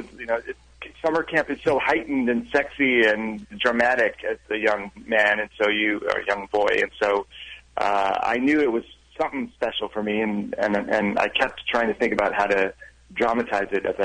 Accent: Cleveland, Ohio, United States; You know, there were a bunch of Jews where I grew up in Cleveland, Ohio

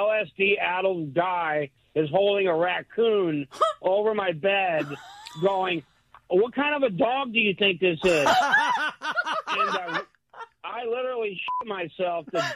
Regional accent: Texas, United States; also born or lived in Long Beach; I grew up in Texas. I've had a tornado. I lived in Long Beach.

